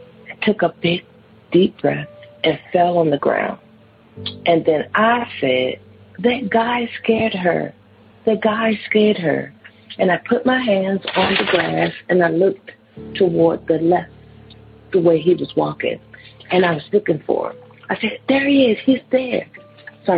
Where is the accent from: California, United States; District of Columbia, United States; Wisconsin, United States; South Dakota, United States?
District of Columbia, United States; Washington; from Washington, D.C.